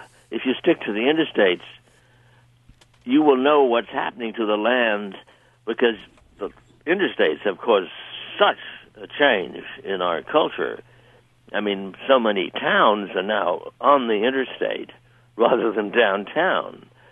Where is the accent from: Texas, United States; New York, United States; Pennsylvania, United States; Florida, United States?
New York, United States; also born or lived in Vermont, United States; growing up in New York and Vermont, where essentially there was no horizon, and the sun would go down in the afternoon at 4 o'clock behind the hills, and in New York behind the buildings